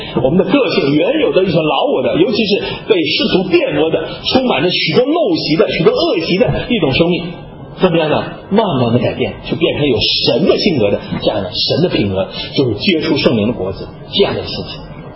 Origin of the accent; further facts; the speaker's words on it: China; 我们中国人叫精气神，我们中国人叫精气神